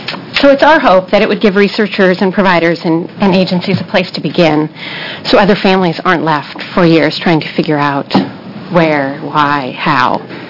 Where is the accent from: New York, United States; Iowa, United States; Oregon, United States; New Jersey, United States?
Oregon, United States; Portland; I'm from Northeast Portland.